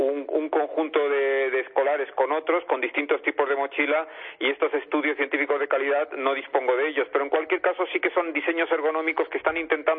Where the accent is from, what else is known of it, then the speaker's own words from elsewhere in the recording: Palma de Mallorca, Balearic Islands, Spain; Yo soy de aquí, de Palma de Mallorca, de Baleares.